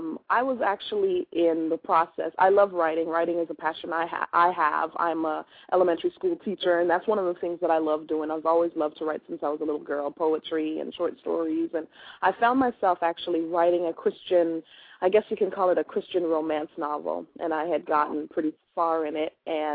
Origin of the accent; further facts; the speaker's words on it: Canada; I grew up in Canada, and so pretty much as a pastor's daughter, I've been in ministry since my mother's womb